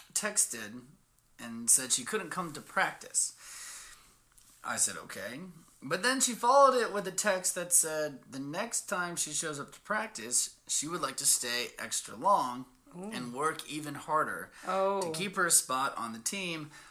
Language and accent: English; Ohio, United States; I'm from Ohio, David. We could be friends.